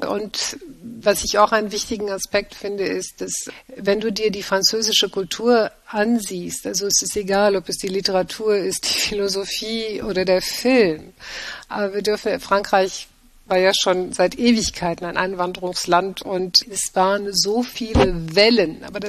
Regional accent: Germany; Ja, ich bin in Deutschland groß geworden

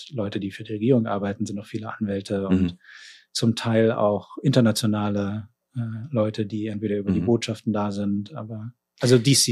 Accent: Berlin, Germany; ich bin eigentlich mit sehr viel Armee und so aufgewachsen in West-Berlin

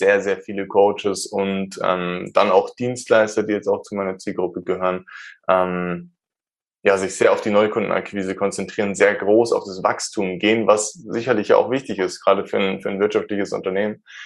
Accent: Starnberg, Bavaria, Germany; Ich komme aus der Nähe von München. Ich wurde hier geboren. Ich wurde in Starnberg geboren. Das ist ein bisschen weiter weg von da, wo ich jetzt wohne.

